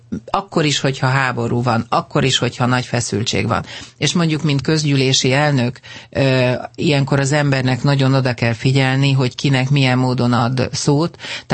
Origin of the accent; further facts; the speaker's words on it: Hungary; Én természetes magyarként és európaiként érzékenyen olyan prioritásokat is megfogalmaztam